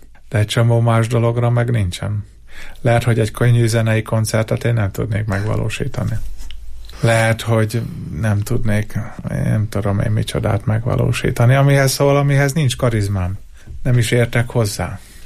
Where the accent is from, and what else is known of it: Jász-Nagykun-Szolnok, Hungary